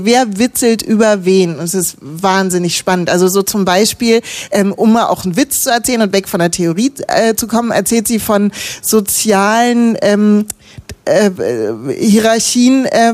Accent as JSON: {"language": "German", "region": "East Germany", "country": "Germany", "said": "Ich bin eine Frau, ich komme aus dem Osten, ich habe eine Behinderung"}